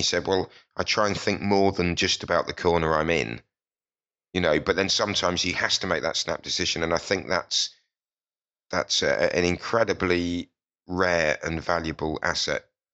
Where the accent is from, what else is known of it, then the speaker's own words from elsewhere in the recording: United Kingdom; I don't have national allegiances other than, of course, being British